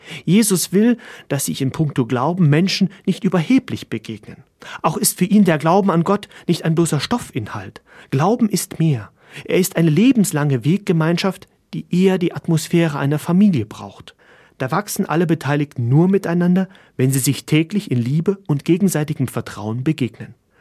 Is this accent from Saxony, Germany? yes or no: yes; Chemnitz, Saxony, Germany; Schließlich ist meine Heimatstadt Chemnitz in Sachsen keine Karnevalshochburg.